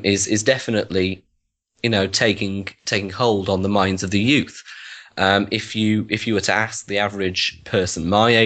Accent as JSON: {"language": "English", "town": "Wigan", "region": "North West England", "country": "United Kingdom", "tie": "born or raised there", "said": "I set up a branch for Wigan, which is my hometown."}